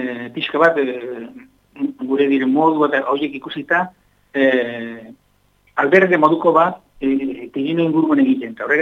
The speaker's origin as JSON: {"language": "Basque", "town": "Lesaka", "region": "Navarre", "country": "Spain", "tie": "born there", "lives_now": "Irun, Spain", "said": "Eta nire lezakara sortez izanik ere, irunen bizit naiz."}